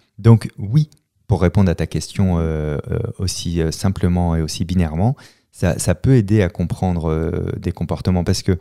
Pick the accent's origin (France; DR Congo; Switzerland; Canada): France; La Rochelle, Nouvelle-Aquitaine; je viens de La Rochelle, c'est une ville très festive